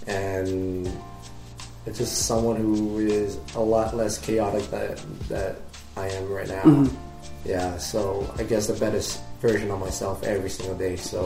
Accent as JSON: {"language": "English", "town": "Ottawa", "region": "Ontario", "country": "Canada", "said": "Like, but then, like, reality is, it's like, yo, let's be honest, you're from Ottawa."}